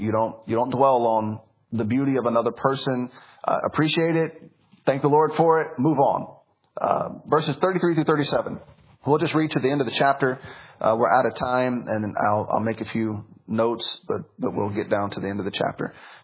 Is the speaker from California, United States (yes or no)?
no; Memphis, Tennessee, United States; I grew up in the streets. I grew up in Memphis, Tennessee. It was a very violent upbringing.